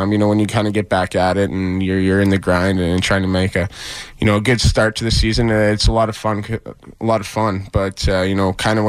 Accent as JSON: {"language": "English", "town": "London", "region": "Ontario", "country": "Canada", "tie": "born or raised there", "said": "I go back home to my hometown of London, Ontario, and I go back to my house and just chill."}